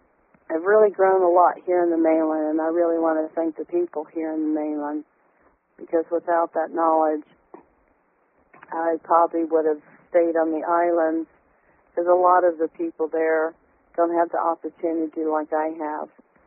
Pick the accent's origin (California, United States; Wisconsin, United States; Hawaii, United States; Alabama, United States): Hawaii, United States; accent: southern drawl; I am very divinely proud of being Hawaiian and from the culture. I do speak with a southern drawl